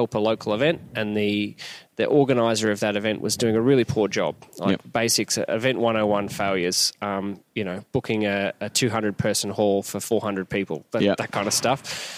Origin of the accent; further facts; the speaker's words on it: Brisbane, Queensland, Australia; if I move to Sydney, I was from Brisbane at the time